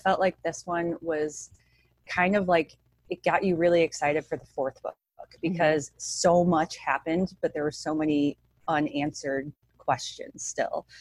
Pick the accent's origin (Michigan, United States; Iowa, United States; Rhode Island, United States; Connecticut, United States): Iowa, United States; now in Hawaii, United States; I currently live in Hawaii, but I'm originally from Iowa, so I'm a Midwest girl.